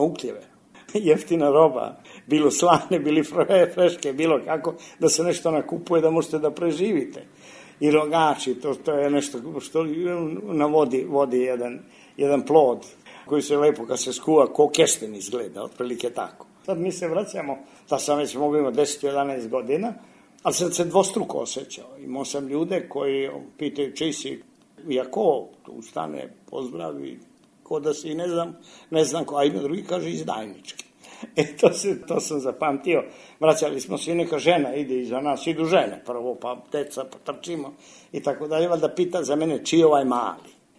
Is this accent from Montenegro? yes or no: yes; Cetinje, Montenegro; Ja ga se i sećam iz tih godina, mogla bi 48. 49. Mi sa Cetinja smo mogli, koristujući neke ostatke od nekih prevoza kamionima, da se prebacimo do Budve